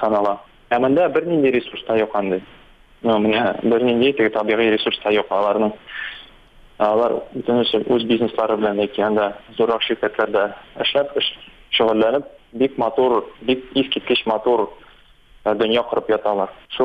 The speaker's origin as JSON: {"language": "Tatar", "town": "Naberezhnye Chelny", "region": "Tatarstan", "country": "Russia", "tie": "born or raised there", "also_born_or_lived": "Bashkortostan", "said": "Тумаштан мин Башкортстаннан, но без Чалыда үстем идем. Мәктәпне дә шунда бетердем"}